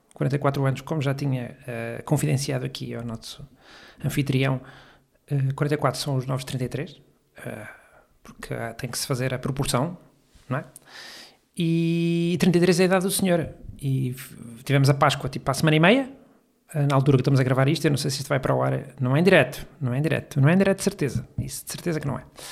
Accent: Coimbra, Portugal; E sou bairradino, já tinha dito, sou de Coimbra

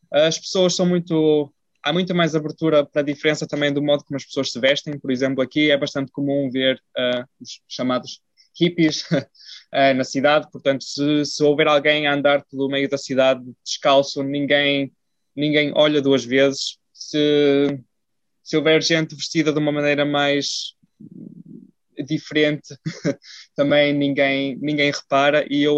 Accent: Portugal; moved away as an adult; now in Germany; Antes de ter saído de Portugal, e quando saí de Portugal para a Alemanha foi, na prática, a minha primeira grande viagem para fora de Portugal.

